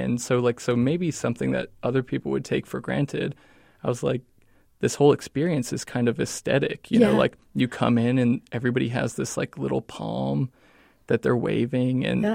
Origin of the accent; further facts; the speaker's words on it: Columbus, Ohio, United States; No, I actually, in my early 20s, I'm from Columbus, Ohio.